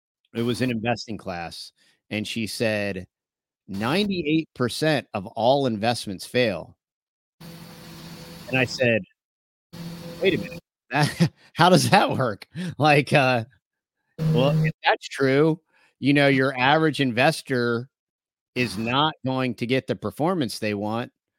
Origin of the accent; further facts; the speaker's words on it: Philadelphia, Pennsylvania, United States; moved away; Yep. Yeah, that's where I grew up there in the Northeast. And we left 10 years ago, so I got out as soon as I could.